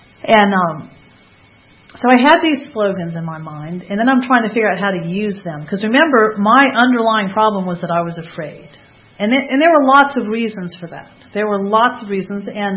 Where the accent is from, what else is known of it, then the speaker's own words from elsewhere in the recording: Fort Knox, Kentucky, United States; born there; I was born in Fort Knox, Kentucky. And we moved around, I guess by the time I graduated from high school, I was adding it up. I changed schools 8 times. In 3 states before I was 17.